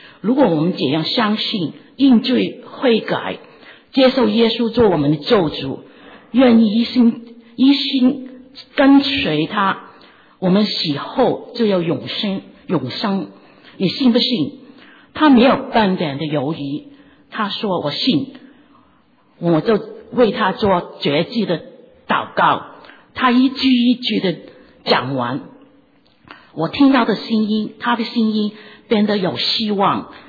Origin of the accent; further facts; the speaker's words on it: Hong Kong; Chinese is a second language; 弟兄姐妹平安，我是香港来的，我的普通话是很普通，我香港的朋友都听得懂